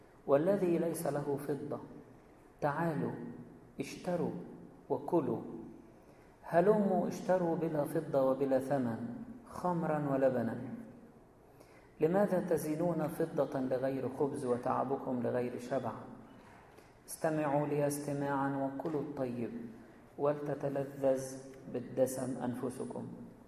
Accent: Egypt; عندنا في مصر يعني أغلبية الأرض صحاري زي ما أنتم عارفين

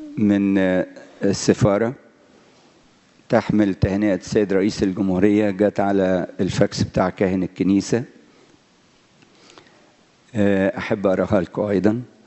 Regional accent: Egypt; احنا سعداء وفخورين ان احنا نبقى مصريين.

